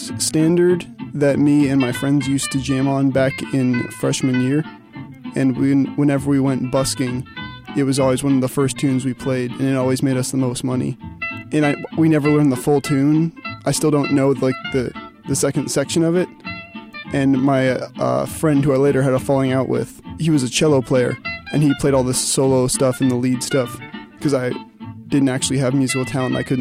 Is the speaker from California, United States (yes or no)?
yes; San Francisco, California, United States; I come from San Francisco.